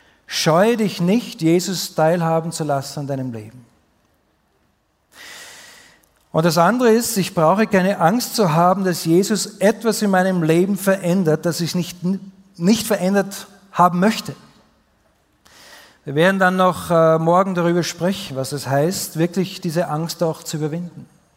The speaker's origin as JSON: {"language": "German", "country": "Austria", "said": "Wie gesagt, ich komme aus Österreich"}